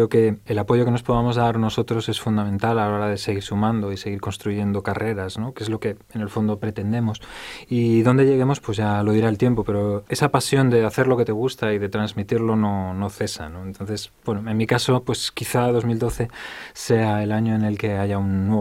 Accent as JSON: {"language": "Spanish", "region": "Andalusia", "country": "Spain", "tie": "born or raised there", "moved": "yes", "lives_now": "Madrid, Spain", "said": "el paralelo que es el que yo hice de Andalucía, de mi tierra natal, a Madrid, ¿no?, cuando me vine con cierta edad arrastrado por mis padres."}